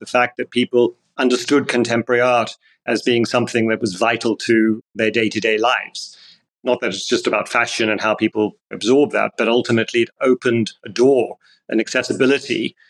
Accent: South Africa; now in United Kingdom; I was actually born in Johannesburg in the 60s, and we left South Africa in the 70s, in 1974, to move to England. So I have very, very firm memories of growing up in South Africa, which was a very idyllic experience

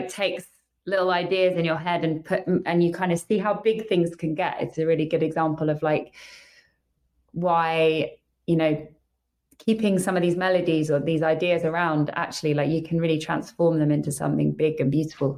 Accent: North Harrow, London, United Kingdom; accent: London; also born or lived in Los Angeles, United States; I'm from North Harrow, I went to school in South London, And it's kind of, you know, I lived in LA for 9 years, but obviously don't have an American accent. But I've always kept my London accent and how I speak in my music.

